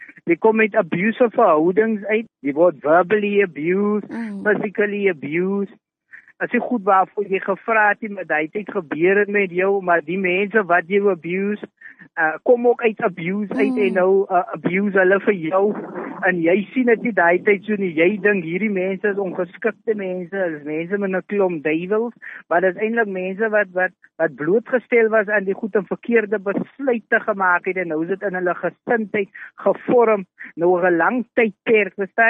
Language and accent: Afrikaans; Oudtshoorn, Western Cape, South Africa; ek het ook maar in Oudtshoorn groot geword. Dit is nou 'n dorp.